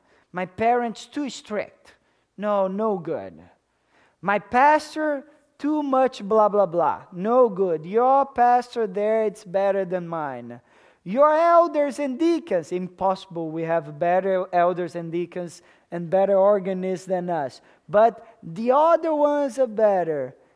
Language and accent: English; Canada; And I'm Canadian.